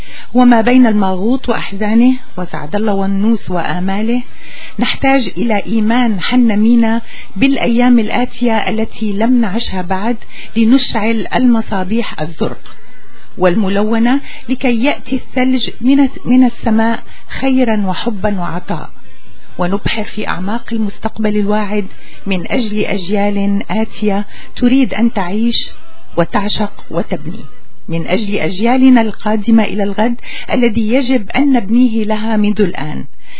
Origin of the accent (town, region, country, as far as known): Syria